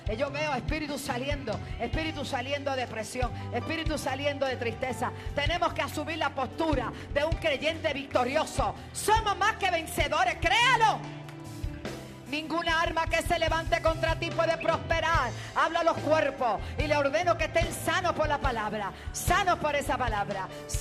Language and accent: Spanish; Puerto Rico; y envío la palabra sobre mi tierra, sobre Puerto Rico, sobre las naciones.